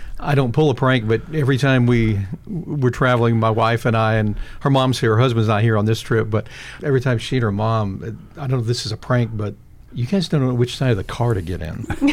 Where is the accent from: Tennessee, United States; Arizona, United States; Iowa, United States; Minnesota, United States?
Tennessee, United States; Memphis; Total difference because, you know, I'm a Memphis boy. I grew up here, and this is where my hometown.